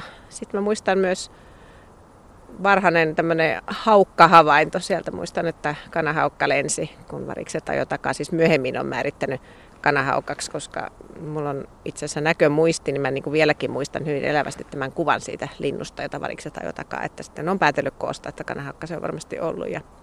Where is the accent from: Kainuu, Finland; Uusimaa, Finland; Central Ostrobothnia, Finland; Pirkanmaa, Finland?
Uusimaa, Finland; Järvenpää; Mä oon siis Järvenpäästä kotoisin ja siellä sitten olin hoidossa maaseudulla ennen kouluikää.